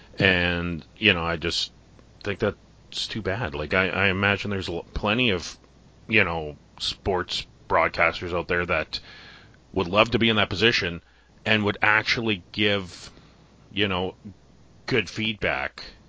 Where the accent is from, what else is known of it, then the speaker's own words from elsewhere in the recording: Canada; I'm from Canada.